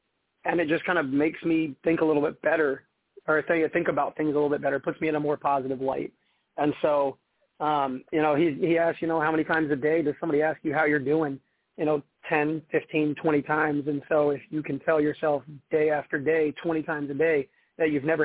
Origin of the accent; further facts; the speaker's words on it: Louisiana, United States; I grew up poor in Louisiana, honestly. My family moved around a lot.